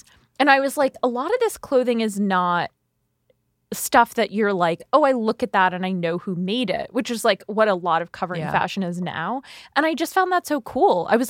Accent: East Coast, United States; I grew up on the East Coast

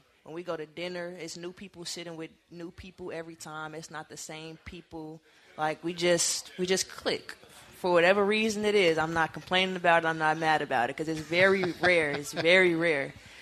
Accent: Gary, Indiana, United States; Gary, Indiana, also a very interesting place. I wouldn't lie, we don't have much.

